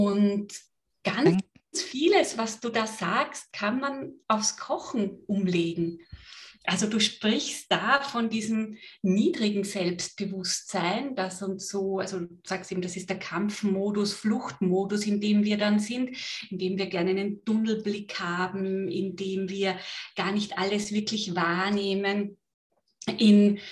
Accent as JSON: {"language": "German", "region": "Vienna", "country": "Austria", "lives_now": "Vorarlberg, Austria", "said": "wenn man so leidenschaftlich Wienerin ist wie ich, dann bleibt man das auch, wenn man nicht mehr in Wien lebt. Aber ja, mein Hauptwohnsitz ist hier in Vorarlberg"}